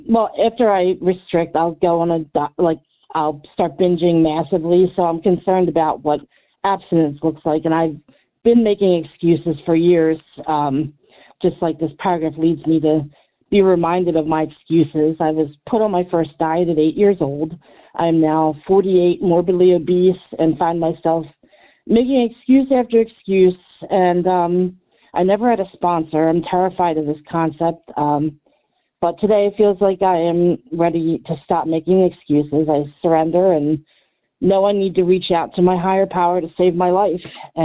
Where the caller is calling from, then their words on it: Pennsylvania, United States; from Pennsylvania.